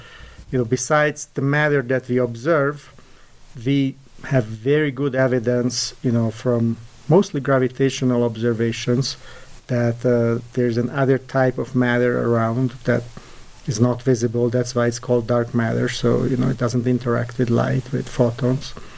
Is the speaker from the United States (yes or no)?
no; Hungary; English is a second language; I grew up in Hungary, and, you know, there's a very vibrant, you know, sort of high school competition scene there.